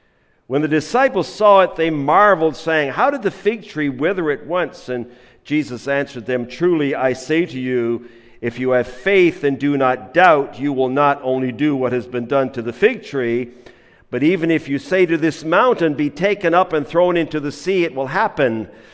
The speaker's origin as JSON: {"language": "English", "region": "Newfoundland and Labrador", "country": "Canada", "said": "And my wife Donna is a retired music teacher, and so we come from the Rock. We're from the Rock."}